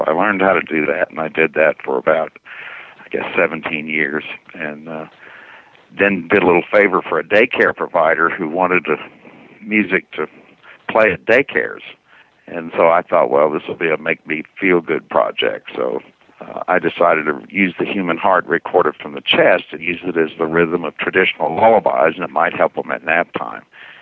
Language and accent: English; Muscle Shoals, Alabama, United States; I went back to my hometown in Muscle Shoals, Alabama, and got in the music business